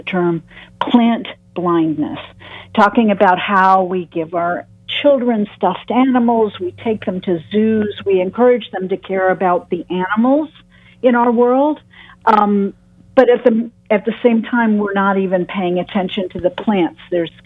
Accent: Ann Arbor, Michigan, United States; Oh, well, you know, I'm a Michigander as well. I'm from Ann Arbor, so I'm from way far

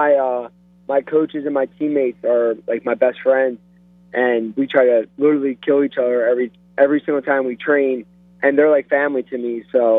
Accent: Philadelphia, Pennsylvania, United States; Yeah, Fox Chase, Burham area, yep.

